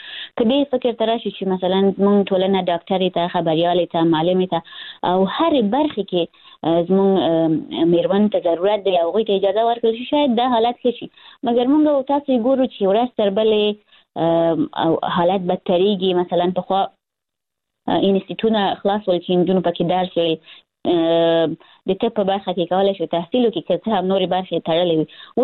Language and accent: Pashto; Afghanistan; born there; ای کاش زه بیخي په افغانستان کې پیدا نه وای، زه په داسې ملک کې پیدا شوی یم چې همیشه پکې جنگ دی، همیشه د حکومتونو بدلون دی